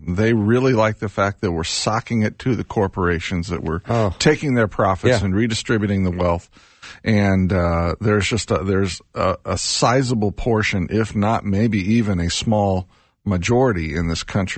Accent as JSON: {"language": "English", "town": "Indianapolis", "region": "Indiana", "country": "United States", "tie": "born or raised there", "said": "You know, I grew up in Indianapolis, though, where it was a little bit hotter than what it was here."}